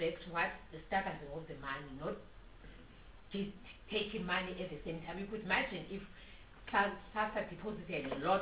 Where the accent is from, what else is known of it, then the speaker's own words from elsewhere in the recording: Eastern Cape, South Africa; in a small town next to my hometown in the Eastern Cape